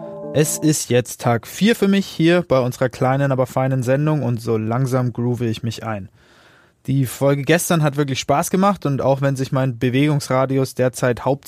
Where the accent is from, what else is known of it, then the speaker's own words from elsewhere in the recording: Bavaria, Germany; Genauer gesagt in meiner Heimat Oberfranken.